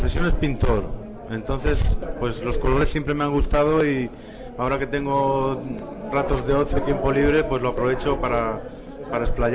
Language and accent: Spanish; Castile and León, Spain; Yo soy zamorano.